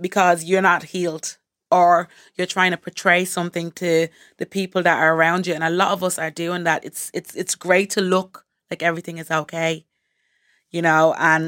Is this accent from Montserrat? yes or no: yes; Montserrat; and I'm from the Caribbean, Montserrat in the Caribbean, and I have family in the UK and Ireland.